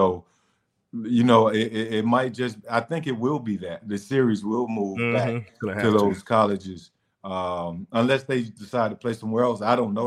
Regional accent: Florida, United States; I was home. I'm in my home state of Florida. No state taxes.

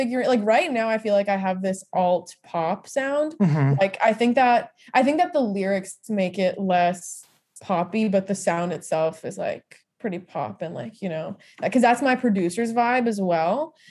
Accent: New Jersey, United States; now in Boston, United States; Yes, I'm based in Boston. I'm from Jersey.

